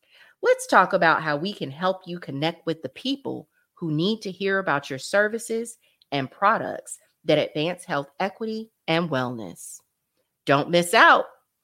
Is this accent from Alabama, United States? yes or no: no; North Carolina, United States; the newly elected governor of North Carolina, my home state